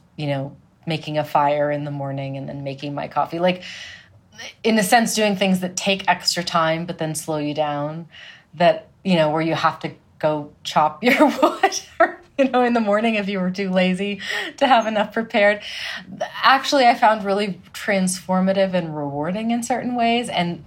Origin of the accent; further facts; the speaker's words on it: Washington, United States; So I was born outside Seattle before Seattle got big. So when I was a young kid, I was able to just kind of run around outside a lot